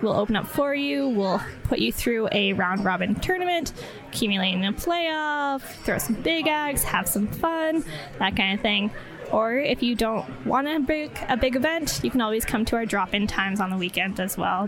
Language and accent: English; Ontario, Canada; I'm from Ontario, where we've been established.